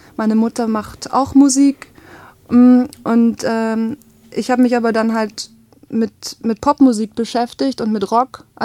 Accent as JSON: {"language": "German", "town": "Genkingen", "region": "Baden-Württemberg", "country": "Germany", "said": "Ich komme hier aus der Gegend, aus Görningen. Das ist bei Reutlingen. Also es gehört zu Reutlingen, aber ist eigentlich fast gleich weit weg wie Tübingen, also Görningen an der Alb."}